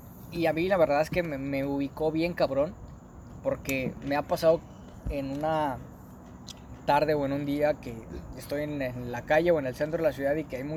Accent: Mexico; Seguimos siendo compas, como decimos en Monterrey, compas. Seguimos siendo hermanos, seguimos siendo mexicanos.

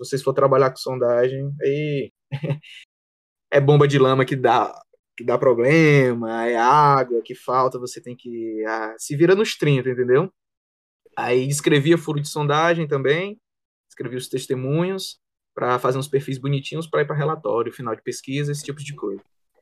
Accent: Ceará, Brazil; Que eu sou aqui do Ceará, moro no Ceará, nascido e criado cearense.

